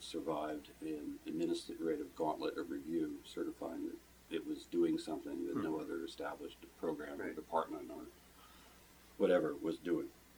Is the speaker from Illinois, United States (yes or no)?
no; New Jersey, United States; I grew up in New Jersey.